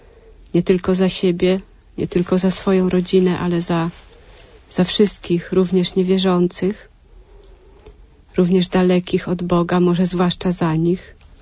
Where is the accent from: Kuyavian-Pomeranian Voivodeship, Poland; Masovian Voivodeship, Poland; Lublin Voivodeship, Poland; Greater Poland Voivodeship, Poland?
Lublin Voivodeship, Poland; Ja pochodzę z okolicy Nałęczowa.